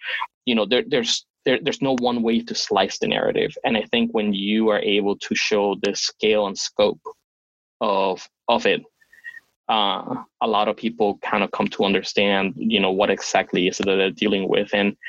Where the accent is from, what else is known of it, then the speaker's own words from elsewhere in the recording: Florida, United States; I grew up in South Florida